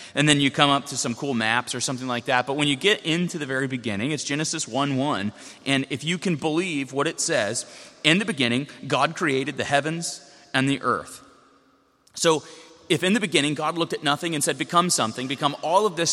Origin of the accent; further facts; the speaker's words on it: Florida, United States; I grew up in South Florida and we had chickens and the raccoons are always after the chickens.